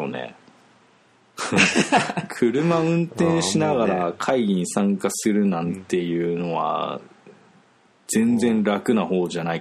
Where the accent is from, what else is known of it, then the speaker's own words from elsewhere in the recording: Oita, Japan; まあ、自分も大分出身なんで